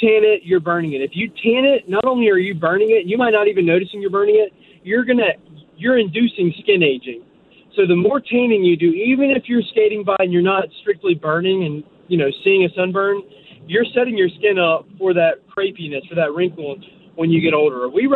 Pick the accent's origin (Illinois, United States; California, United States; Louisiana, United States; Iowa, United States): Louisiana, United States; Not related. No, okay. So we're all from North Louisiana.